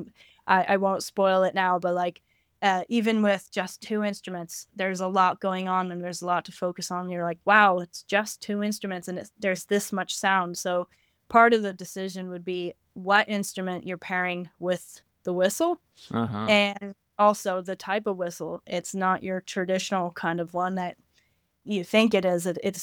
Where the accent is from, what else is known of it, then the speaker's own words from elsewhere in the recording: California, United States; now in Dublin, Ireland; I'm from California originally, and I'm based in Dublin, Ireland, and that's where I am at the moment.